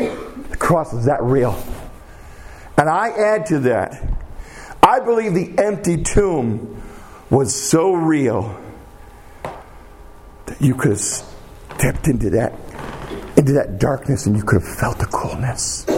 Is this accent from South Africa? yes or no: no; New York, United States; New York State, I'm ashamed to say my home state